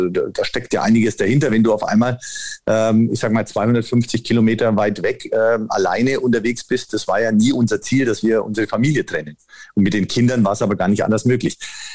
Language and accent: German; Bavaria, Germany; now in Leipzig, Germany; weil vorher bin ich ja aus Mittelfranken gar nicht rausgekommen. Ein sehr bodenständiger Mensch, ja, fest verankert in Franken.